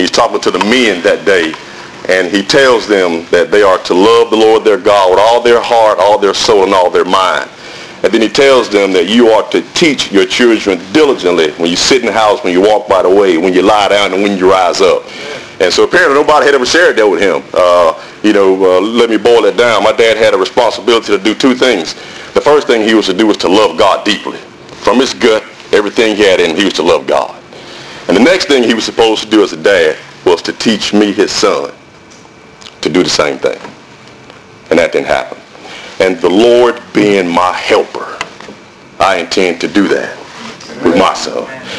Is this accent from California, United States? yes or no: no; Birmingham, Alabama, United States; When I was growing up in Birmingham, Alabama played all their home games at Legion Field.